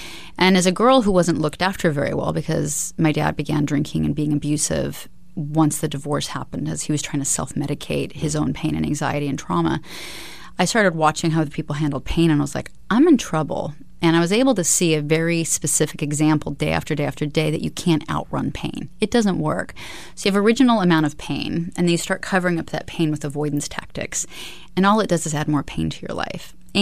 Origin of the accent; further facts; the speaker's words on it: Alaska, United States; I was raised in Alaska. My family were pioneers, so they helped settle the state before it was a state.